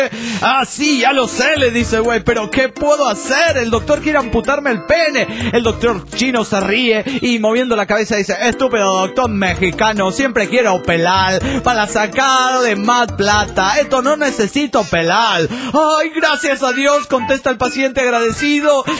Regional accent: Granollers, Catalonia, Spain; de Granollers, España.

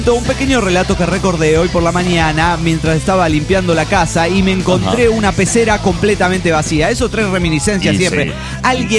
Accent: Dallas, Texas, United States; de Dallas, Texas.

